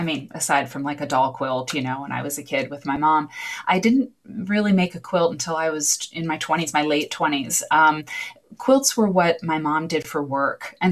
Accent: Iowa, United States; And I trace it back to being at home in Iowa, my home state, and being at mom's house.

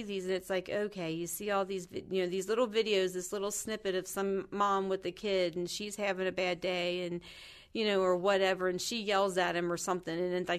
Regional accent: Kentucky, United States; because I grew up in Kentucky, so it was Baptist churches and then like the Christian churches that are more, a little more fundamentalist based.

